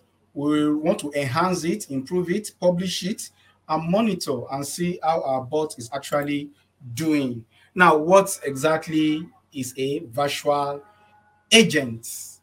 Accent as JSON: {"language": "English", "region": "Lagos", "country": "Nigeria", "said": "So once again … from Lagos, Nigeria."}